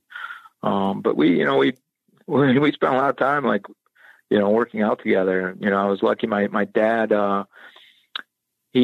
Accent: Illinois, United States; growing up in the South suburbs of Chicago and having the Cubs and the Sox, I went to my first baseball game.

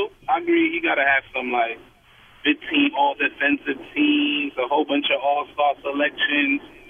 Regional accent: Queens, New York, United States; I'm from Rochdale area.

